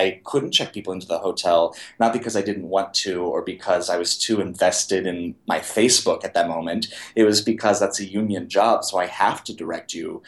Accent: Texas, United States; now in New York, United States; I grew up in Texas, and I would come to visit New York and fell in love with it.

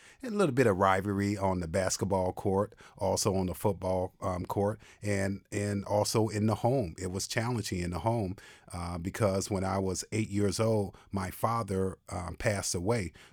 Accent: Racine, Wisconsin, United States; born there; I was born in Racine, Wisconsin.

